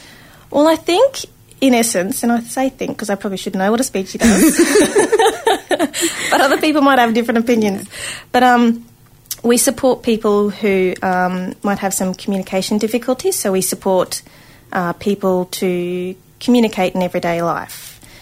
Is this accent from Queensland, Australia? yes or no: yes; Brisbane, Queensland, Australia; So I grew up on Yuggera country, been here my whole life, Brizzy. So I haven't gone very far.